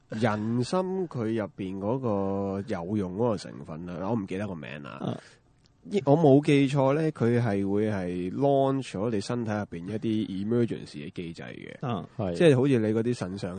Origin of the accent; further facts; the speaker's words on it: Guangdong, China; 你我哋廣東人食飯又好